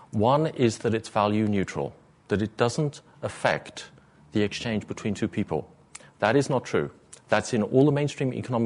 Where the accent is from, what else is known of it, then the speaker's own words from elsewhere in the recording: England, United Kingdom; moved away as an adult; now in United States; Outside of the USA, I'm an Englishman. I moved here 8 years ago.